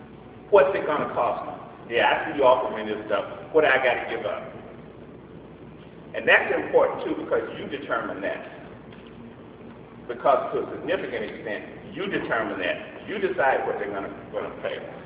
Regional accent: Los Angeles, California, United States; I came from Watts, which if you were like 20 years ago, you know where Watts was. We the ones that burned up the whole place. 103rd Street, Charcoal Alley, burn, baby burn

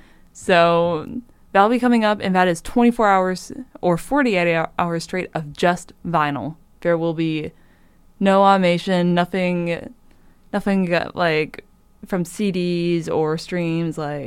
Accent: Rhode Island, United States; I'm from Rhode Island.

